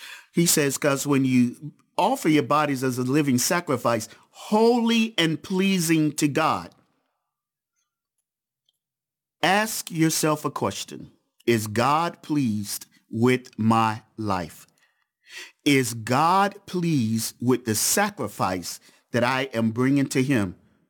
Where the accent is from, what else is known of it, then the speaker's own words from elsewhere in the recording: the South, United States; I grew up in the South. I thought snow stayed white.